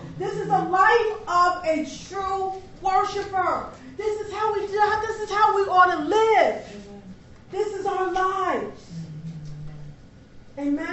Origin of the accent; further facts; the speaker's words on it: New York, United States; I got a text message from a young girl that I grew up with up in New York.